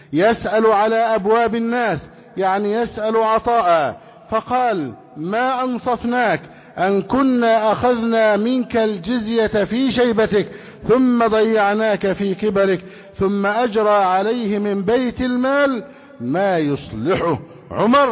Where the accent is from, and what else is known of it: Egypt